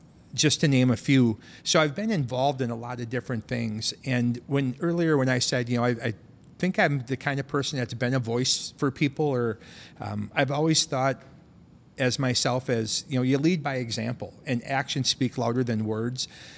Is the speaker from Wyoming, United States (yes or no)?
no; Winona, Minnesota, United States; also born or lived in Fountain City, Wisconsin; Fortunately, you kind of touched on the fact that I'm from Winona. I've been born and raised in this area my entire life. For a few years, I lived over in Fountain City, Wisconsin, because it was cheaper.